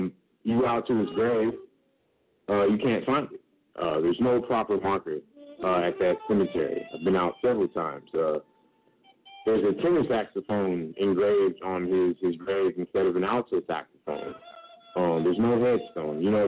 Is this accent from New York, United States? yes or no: no; Kansas City, Missouri, United States; I mean, when I started traveling, going to Japan and Europe, when I mentioned I'm from Kansas City, the first thing said, "Oh